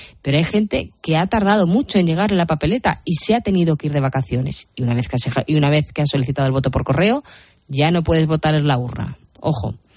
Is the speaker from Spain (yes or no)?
yes; Andalusia, Spain; en mi tierra, en Andalucía